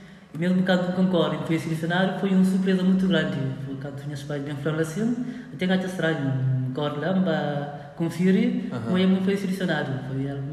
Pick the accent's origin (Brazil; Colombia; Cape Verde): Cape Verde; Assomada, Santiago; Nasci e cria na Somara.